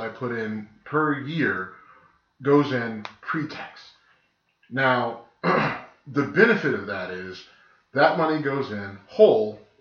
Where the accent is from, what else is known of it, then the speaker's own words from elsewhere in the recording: Youngstown, Ohio, United States; Right. I'm from Youngstown, same thing.